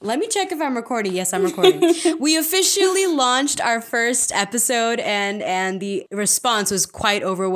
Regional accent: India

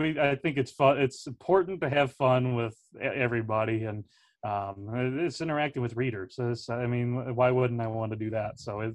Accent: Normal, Illinois, United States; Of course, I grew up in Normal and been going to Valley games my entire life

